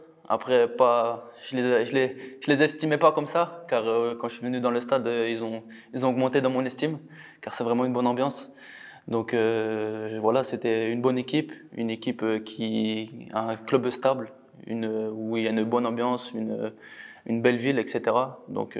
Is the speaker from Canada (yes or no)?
no; Belgium; je suivais le championnat belge car je suis belge.